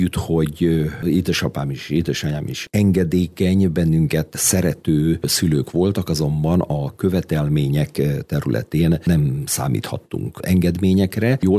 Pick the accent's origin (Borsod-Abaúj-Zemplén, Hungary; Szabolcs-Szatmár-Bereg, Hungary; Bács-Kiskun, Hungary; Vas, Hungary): Bács-Kiskun, Hungary; Kiskunhalas; also born or lived in Transdanubia; Anyámmal is én ott születtem, de én kiskunhalasinak vallom magamat.